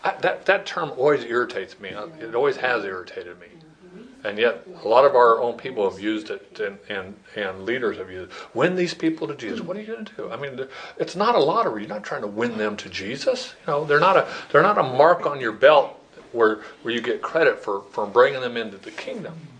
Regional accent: Chandler, Arizona, United States; But when I grew up in Chandler, there were pools nowhere. We would jump in the irrigation ditch.

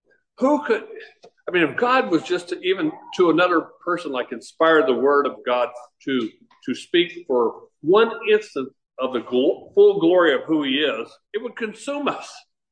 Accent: Chandler, Arizona, United States; I grew up in Chandler, and all we ever drank in Chandler was well water.

